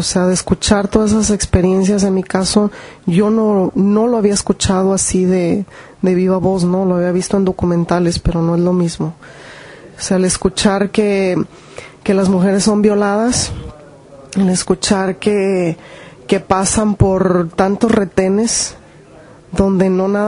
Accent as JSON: {"language": "Spanish", "country": "Mexico", "lives_now": "Chicago, United States", "said": "como comunidades mexicanas en Chicago"}